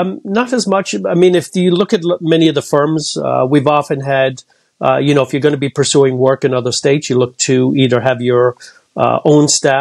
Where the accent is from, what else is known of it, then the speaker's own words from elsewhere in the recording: Cork, Munster, Ireland; now in United States; I'm actually from Cork in Ireland